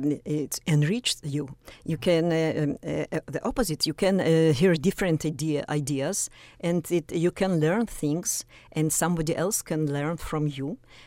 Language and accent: English; Vilnius, Vilnius County, Lithuania; accent: Russian; now in Israel; My accent is Russian. I came to Israel from Lithuania, from Vilnius, in 1968, and I'm still there.